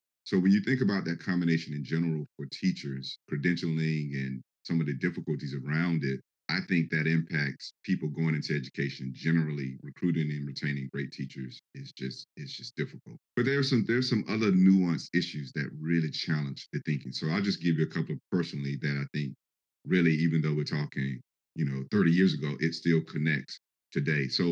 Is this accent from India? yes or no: no; the South, United States; I'm originally from the South